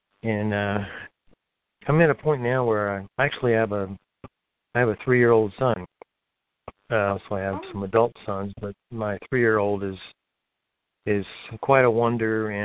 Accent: Richmond, Virginia, United States; Yeah, I'm actually from Richmond, Virginia, but I've traveled a lot and ended up here.

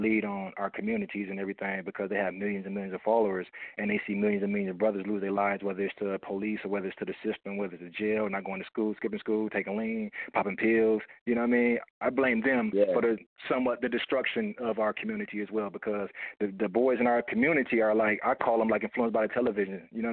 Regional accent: Milwaukee, Wisconsin, United States; I'm from Milwaukee, Wisconsin, Midwest.

